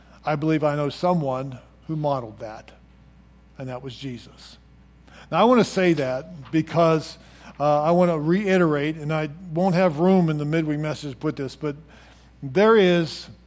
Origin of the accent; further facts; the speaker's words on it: Pittsburgh, Pennsylvania, United States; moved away as an adult; I grew up near Pittsburgh, which was a melting pot of different nationalities, races, and religions. We even had our own language called Pittsburghese. And even today, at the age of 72 and having been away from home since I was 18, I still speak some of that special language.